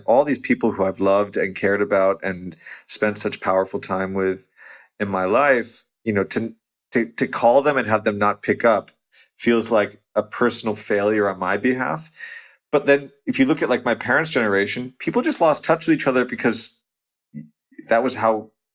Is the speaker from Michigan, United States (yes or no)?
no; New York, United States; born or raised there; also born or lived in Los Angeles